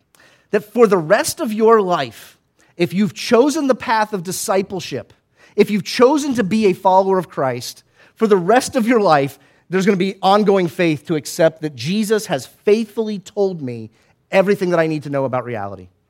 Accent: United States; How long is this going to take, right? I'm an American.

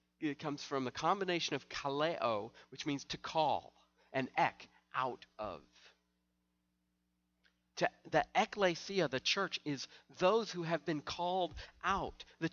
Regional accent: Knoxville, Tennessee, United States; the church that I grew up in Knoxville, Tennessee

